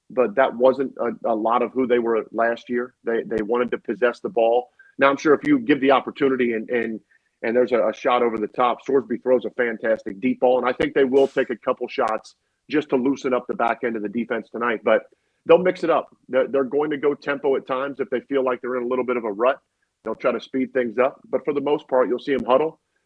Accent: Cincinnati, Ohio, United States; growing up in Cincinnati, and going to games where, you know, there was no one in attendance.

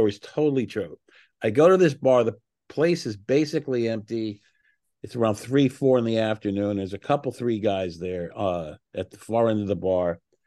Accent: Port Chester, New York, United States; I want to see the house I grew up in Portchester, New York.

